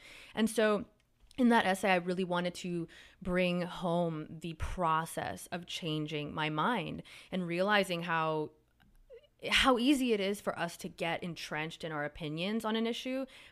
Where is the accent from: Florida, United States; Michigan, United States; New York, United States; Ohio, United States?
Florida, United States; Miami; So I was born in Miami. My family is Cuban American or my mom is Cuban. My dad was born in Miami. He's kind of just like broadly Nordic white American. And so I was raised there